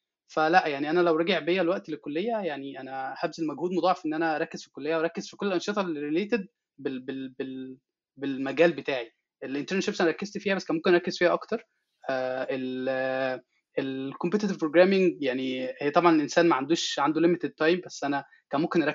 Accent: Egypt; يعني عشان عندنا في مصر مصطلح ال HR بيخوف كده

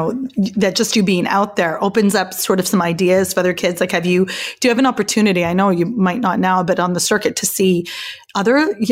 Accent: Canada; I'm Canadian. I follow a little bit of speed skating. Like it's like a national pastime to follow ice sports here.

